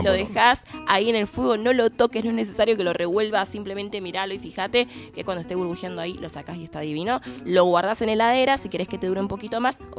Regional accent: Argentina; Somos argentinos.

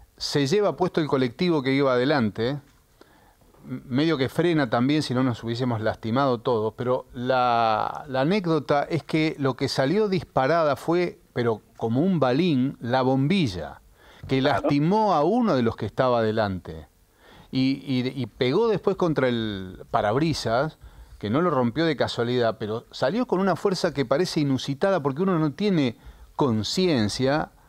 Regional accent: Sunchales, Santa Fe, Argentina; now in Buenos Aires, Argentina; cuando vengo de Sunchales a Buenos Aires, apenas hacía un año que estaba por aquí

